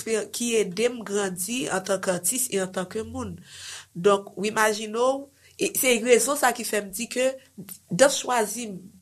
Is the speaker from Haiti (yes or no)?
yes; Haiti; Parce que nous identifier nous plus à l'autre pays que nous identifier nous en tant qu'haïtien.